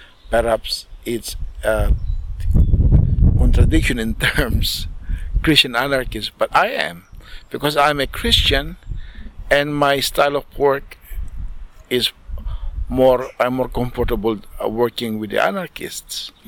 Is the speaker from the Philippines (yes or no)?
yes; Manila, Metro Manila, Philippines; now in United States; I am from the Philippines, Manila, but I have, for several years, I moved in the States as a resident of the United States.